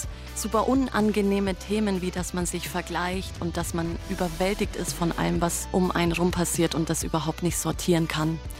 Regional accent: Murnau am Staffelsee, Bavaria, Germany; accent: Upper Bavarian; moved away as an adult; now in Cologne, Germany; Ich komme eigentlich aus Murnau am Staffelsee. Das ist in Oberbayern. Man hört es in der Färbung. Ich versuche es schon gar nicht mehr wegzulassen, weil hier in Köln hört sowieso jeder, dass ich nicht von hier bin.

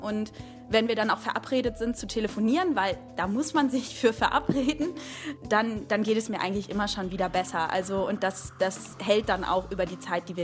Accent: Wuppertal, North Rhine-Westphalia, Germany; ich bin aus Wuppertal

